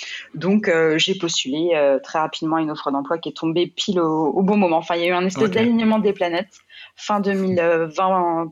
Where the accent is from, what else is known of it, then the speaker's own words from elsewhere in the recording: Angers, Pays de la Loire, France; J'ai commencé assez jeune en alternance à Angers. Je suis originaire d'Angers.